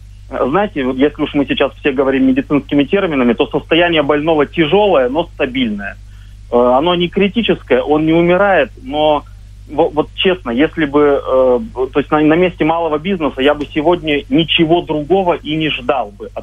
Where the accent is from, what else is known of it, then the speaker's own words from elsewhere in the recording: Yekaterinburg, Sverdlovsk Oblast, Russia; born there; now in Moscow, Russia; А вот я сам родом родился в Екатеринбурге.